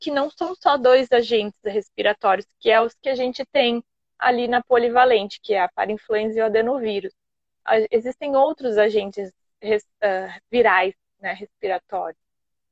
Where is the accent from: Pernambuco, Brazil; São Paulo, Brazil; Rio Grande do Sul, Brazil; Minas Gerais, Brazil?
Rio Grande do Sul, Brazil; Viamão; Eu cresci por muito tempo em Viamão.